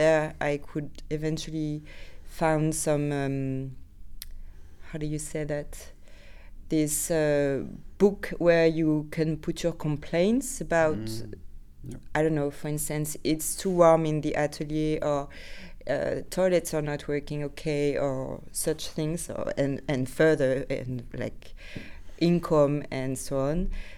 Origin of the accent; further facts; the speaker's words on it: France; now in Heerlen, Netherlands; I'm an artist from France, and I'm currently working and living in Heerlen, in Zuid-Limburg.